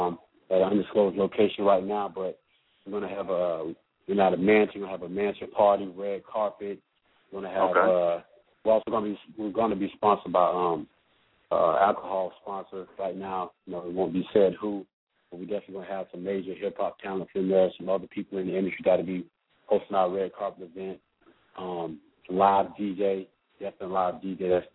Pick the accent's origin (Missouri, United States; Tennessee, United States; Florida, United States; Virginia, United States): Florida, United States; Fort Myers; Well, growing up in Fort Myers, sports-wise, you know, Deion Sanders from my same hometown